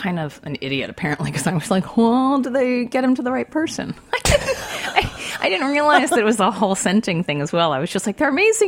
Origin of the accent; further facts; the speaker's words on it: Baltimore, Maryland, United States; because I have a lot of contacts down in Maryland, because I'm from Baltimore, primarily down there.